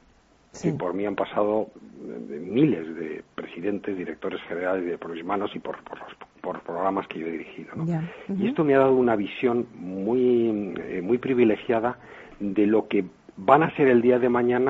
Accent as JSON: {"language": "Spanish", "country": "Spain", "said": "Yo que en mi equipo soy el único español"}